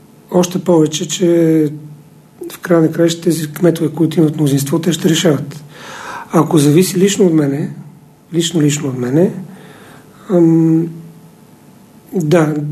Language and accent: Bulgarian; Sofia, Sofia City, Bulgaria; защото аз съм родом от Лозенец и знам какво е събота и неделя в Южния парк